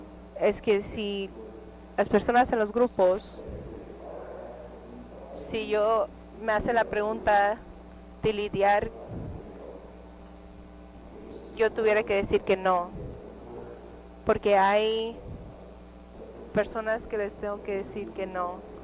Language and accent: Spanish; Arizona, United States; also born or lived in San Diego; Soy de Arizona, formalmente de Imperial de San Diego. Y estoy allí como a los 20 algo años.